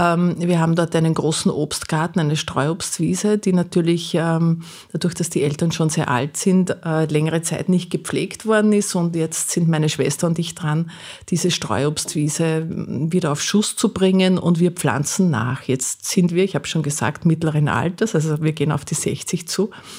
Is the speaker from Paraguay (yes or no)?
no; Euratsfeld, Lower Austria, Austria; Genau, es ist ein kleiner Ort im Mostviertel.